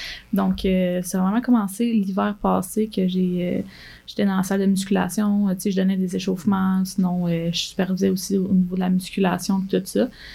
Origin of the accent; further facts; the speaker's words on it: Valleyfield, Quebec, Canada; 22 ans, je viens de la ville super belle de Valleyfield, qui est dans le sud-ouest. J'ai fait mon cégep là-bas, en fait, avec le Noir